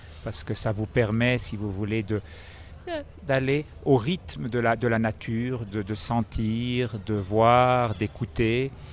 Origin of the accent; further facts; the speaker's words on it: Chermignon, Valais, Switzerland; parce que nous, on est de Chermignon